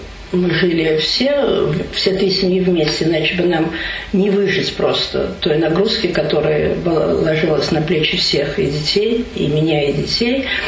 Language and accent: Russian; Moscow, Russia; как бы мы и москвичи, и вообще россияне, я не боюсь этого слова